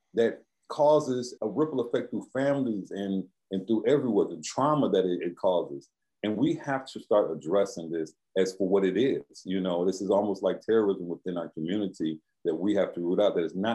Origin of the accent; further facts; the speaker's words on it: Milwaukee, Wisconsin, United States; We're all from Milwaukee. All our family is here.